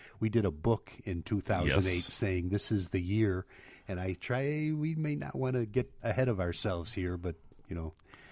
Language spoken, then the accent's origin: English; Chicago, Illinois, United States; You know, I grew up on the South Side, and I knew what that meant to people.